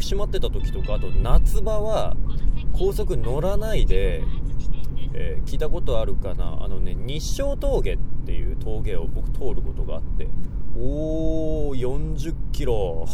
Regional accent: Sapporo, Hokkaido, Japan; 札幌のね、中学校出身なんですけど

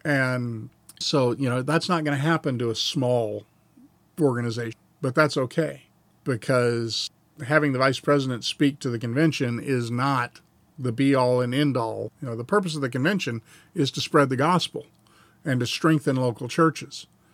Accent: the South, United States; Now, I was raised in the South. I pastored a Southern Baptist church.

